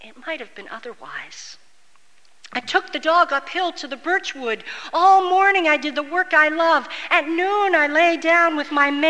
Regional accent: Babylon, New York, United States; I was born on Good Friday and raised in a town called Babylon. That tells you a lot about my life. But I was born in a town, raised in a town called Babylon, which really was by the waters of the south shore of Long Island.

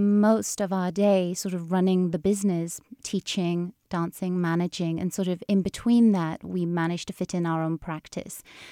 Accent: United Kingdom; moved away as an adult; now in United States; I'm from the United Kingdom.

